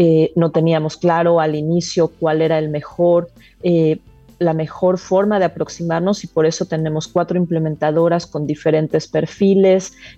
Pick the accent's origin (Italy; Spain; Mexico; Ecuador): Mexico; En mi país, en México, el 70% de los colmados están en manos de mujeres